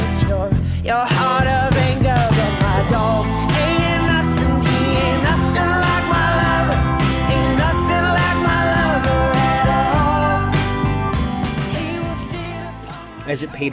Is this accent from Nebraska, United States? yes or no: yes; Lincoln, Nebraska, United States; And I grew up in Nebraska, in Lincoln, and I sure as hell was not about to move back to Nebraska.